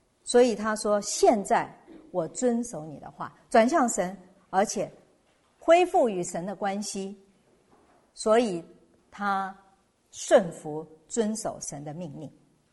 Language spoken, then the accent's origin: Chinese; China; 所以我们中国人也有话说，是生于忧患，死于安乐。